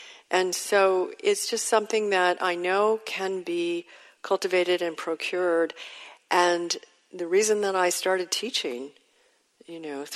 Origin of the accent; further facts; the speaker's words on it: New York, United States; I still have a little edge, you know, but I come from New York.